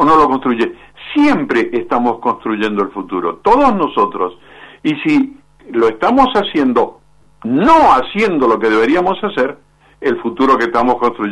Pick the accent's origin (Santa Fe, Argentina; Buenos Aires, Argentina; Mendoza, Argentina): Mendoza, Argentina; Soy mendocino, así que sé de qué estás hablando.